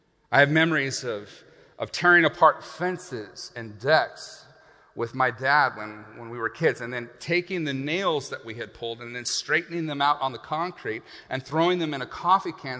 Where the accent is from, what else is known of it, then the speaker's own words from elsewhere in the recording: Cave Junction, Oregon, United States; You know, I grew up in Cave Junction for the first half of my life. Now, if you are not from around here, that may not mean anything.